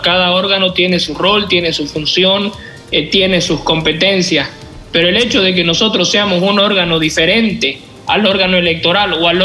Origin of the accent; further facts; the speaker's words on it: San Borja, Beni, Bolivia; born there; mis hermanos benianos. Yo soy nacido en San Borja, en el Beni. Soy diputado por Santa Cruz, pero tengo obviamente un amor y un orgullo por mis raíces incomparables.